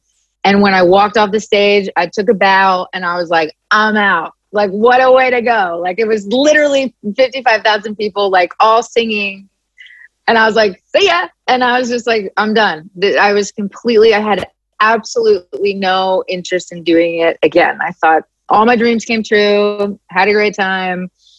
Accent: Philadelphia, Pennsylvania, United States; Also because I'm from Philly and I'm Italian.

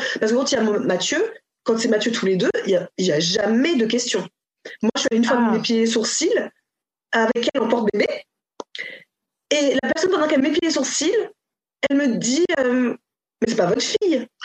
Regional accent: Cameroon; au Cameroun pour voir ce que c'est aussi bah, là d'où on vient, en fait.

